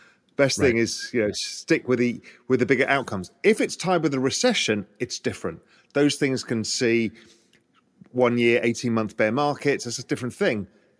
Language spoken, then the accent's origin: English; United Kingdom; now in Cayman Islands; I'm English, so I don't pay tax here either